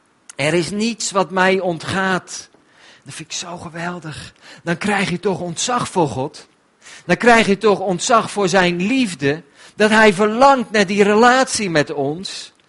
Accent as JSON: {"language": "Dutch", "country": "Netherlands", "said": "Weet je, als Nederlanders zijn wij heel erg taakgericht."}